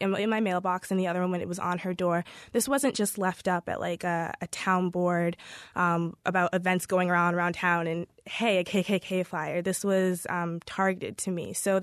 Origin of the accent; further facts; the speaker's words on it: Maine, United States; So I'm from Maine, and I've lived here my entire life.